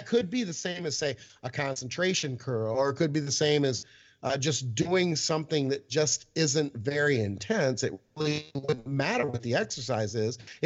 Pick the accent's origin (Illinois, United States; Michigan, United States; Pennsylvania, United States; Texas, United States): Michigan, United States; also born or lived in Colorado, United States; I grew up in Michigan, so I am impressed with their fall, but I did spend 21 years at 9,000 feet, and I got to tell you, the color is fucking insane in Colorado